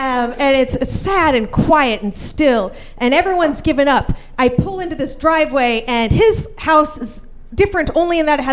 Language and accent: English; Scottsdale, Arizona, United States; You know, we're both from Scottsdale.